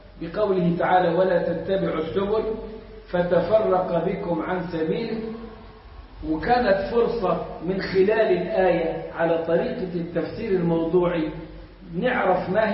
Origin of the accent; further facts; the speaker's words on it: Egypt; إحنا عندنا في مصر الخطبة والدرس، اللي ما نكملوش في الخطبة نكمله في الدرس